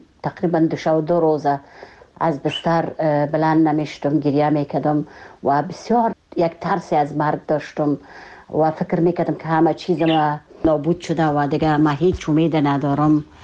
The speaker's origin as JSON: {"language": "Persian", "region": "Kabul", "country": "Afghanistan"}